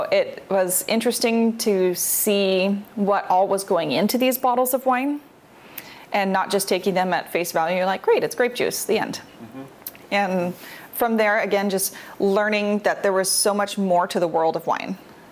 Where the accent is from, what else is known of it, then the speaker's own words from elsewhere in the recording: Camas, Washington, United States; So I was born and raised in Camas, Washington, so technically across the river from Oregon, but if not for that river, it would be a suburb. And yeah, I stayed around town most of the time.